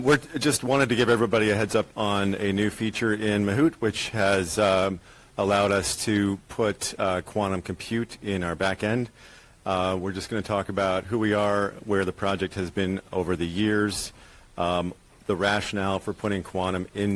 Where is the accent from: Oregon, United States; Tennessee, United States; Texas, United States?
Oregon, United States; Portland; I came from Portland, Oregon, like I said.